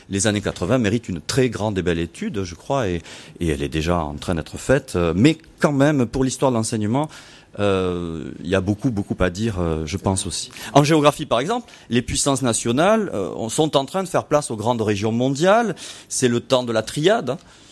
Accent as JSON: {"language": "French", "town": "Toulouse", "region": "Occitanie", "country": "France", "said": "je viens de Toulouse, vous l'entendez"}